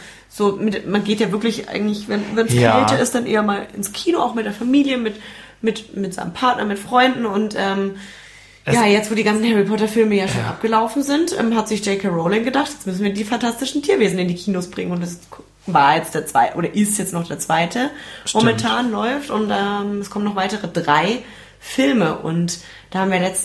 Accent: Nuremberg, Bavaria, Germany; Ich als Nürnbergerin.

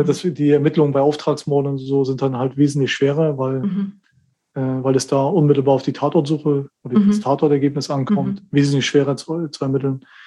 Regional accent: East Germany, Germany; Ich ein Kind des Ostens

